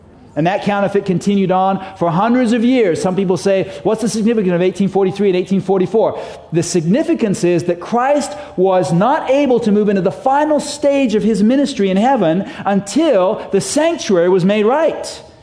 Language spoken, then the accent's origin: English; England, United Kingdom; I was raised a Catholic. I was raised in England, went to Catholic school, was an altar boy